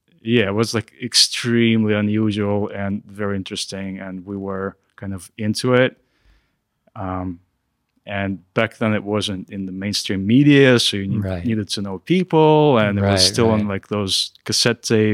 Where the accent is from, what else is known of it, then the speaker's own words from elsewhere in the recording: Russia; English is a second language; also born or lived in Israel; I'm originally from Russia, but I lived in Israel for a while.